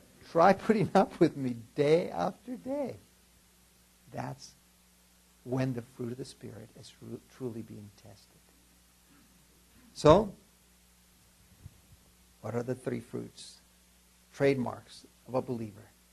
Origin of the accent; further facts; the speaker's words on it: Ciudad Juárez, Chihuahua, Mexico; As I told you, I was born and raised in Juarez.